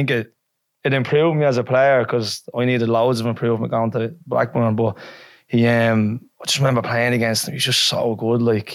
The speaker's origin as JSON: {"language": "English", "town": "Dublin", "region": "Leinster", "country": "Ireland", "tie": "born or raised there", "also_born_or_lived": "Birmingham, United Kingdom", "said": "we grew up in Birmingham with us, and then I moved to Dublin when I was four years old, as you probably know a little bit as well. But no, we moved to Dublin. My nanny and granddad are from Ireland, so we moved over to them"}